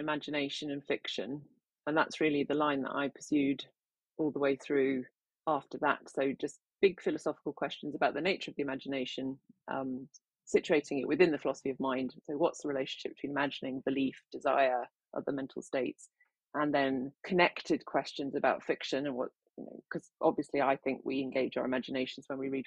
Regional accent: Scotland, United Kingdom; I didn't feel particularly at home growing up in Scotland.

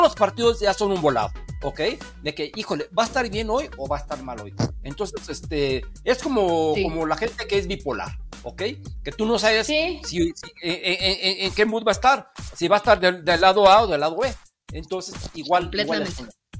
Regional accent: Mexico; Nos da mucho gusto, tanto porque somos mexicanos

